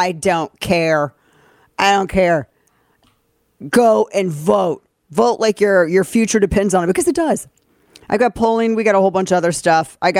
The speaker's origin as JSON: {"language": "English", "town": "St. Louis", "region": "Missouri", "country": "United States", "said": "I know nothing about football, nothing, because I came from St. Louis, okay? St. Louis is a baseball town."}